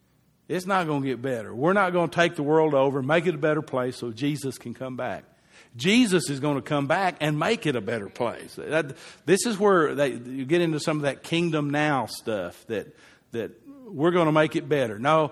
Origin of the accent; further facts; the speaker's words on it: United States; I say that as an American.